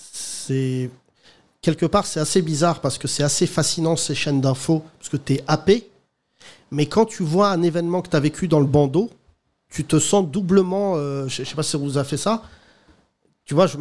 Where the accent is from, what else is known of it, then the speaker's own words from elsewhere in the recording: Morocco; Tu vois, quand j'étais petit au Maroc